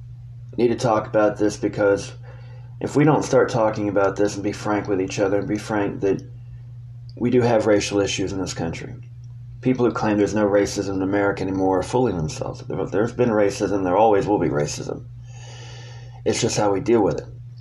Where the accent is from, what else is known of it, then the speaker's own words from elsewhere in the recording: the South, United States; I am white. I grew up in the South, but I had many black friends.